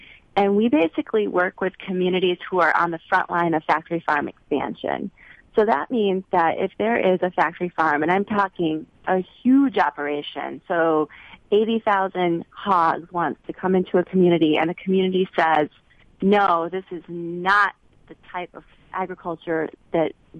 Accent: Michigan, United States; I did. I was raised in Michigan, and my dad was a dairy farmer.

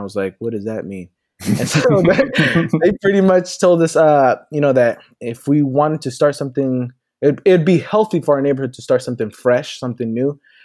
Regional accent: Texas, United States; Originally, my family's from Puerto Rico. You know, we moved to the DFW area when I was 7. I was raised in the Hearst Euless Bedford area, did all my schooling there, left for Catholic seminary actually in 2012, and then came back in 2014

